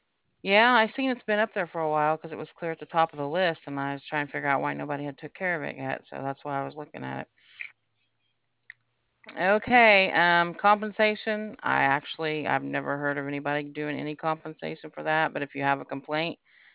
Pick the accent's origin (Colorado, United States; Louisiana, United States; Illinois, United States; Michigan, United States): Illinois, United States; now in Alabama, United States; I'm originally from Illinois. That's why I don't have a real Southern accent, but I live in Alabama now.